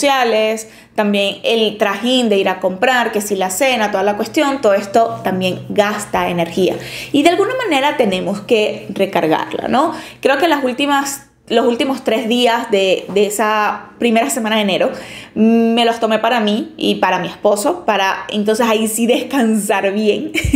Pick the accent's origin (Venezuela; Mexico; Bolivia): Venezuela; se come en Navidad aquí en mi país, en Venezuela